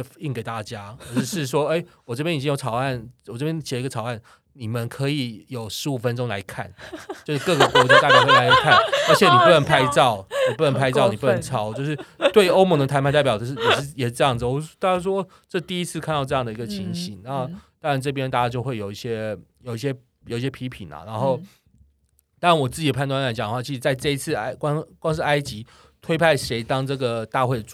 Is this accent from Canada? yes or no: no; Kaohsiung, Taiwan; 我是高雄人